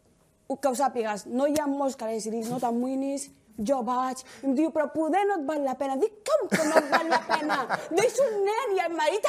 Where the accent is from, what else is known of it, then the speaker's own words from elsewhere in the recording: Catalonia, Spain; also born or lived in Equatorial Guinea; now in Madrid, Spain; jo vaig deixar a l'Àfrica, a Guinea Equatorial, vaig venir a Espanya, em vaig criar aquí a Catalunya i ara visc a Madrid